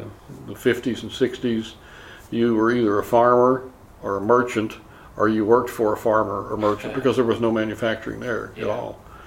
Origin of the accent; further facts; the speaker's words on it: Barlow, Kentucky, United States; It was called Barlow, Kentucky, which is in Ballard County, the next county over from here.